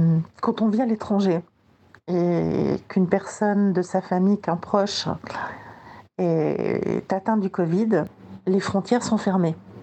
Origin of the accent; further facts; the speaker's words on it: Switzerland; now in Strasbourg, France; Je vis à Strasbourg. J'avais envie de vous partager en fait comment, en tant que Suisse de l'étranger